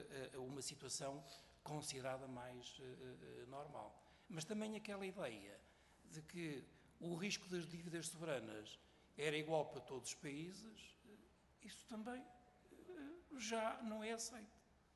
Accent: Portugal; e a primeira é porque também somos portugueses, não é?

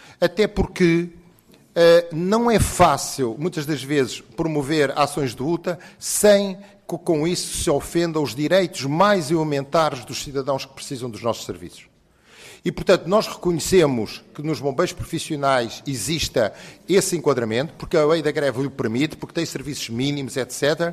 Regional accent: Portugal

